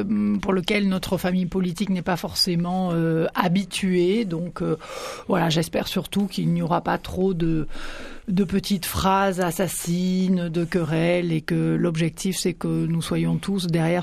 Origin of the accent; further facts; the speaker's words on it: Brittany, France; Je suis plutôt du côté menhir, je suis bretonne. Oui, j'ai forcément des ancêtres gaulois